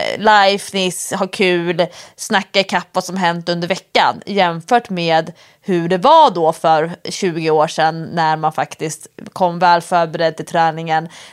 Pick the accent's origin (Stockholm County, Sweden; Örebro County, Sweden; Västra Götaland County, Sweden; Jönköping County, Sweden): Stockholm County, Sweden; Stockholm; hur det är att vara i Göteborg när man går som stockholmare